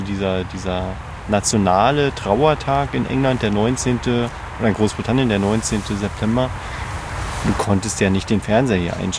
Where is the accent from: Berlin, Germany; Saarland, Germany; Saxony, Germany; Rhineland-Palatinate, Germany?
Berlin, Germany; als Berliner